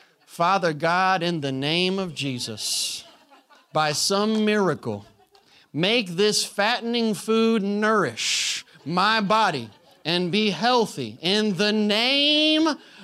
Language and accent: English; Tulsa, Oklahoma, United States; I come from the South. That's like non-existent. You know, there's no one who has a home birth in Tulsa, Oklahoma.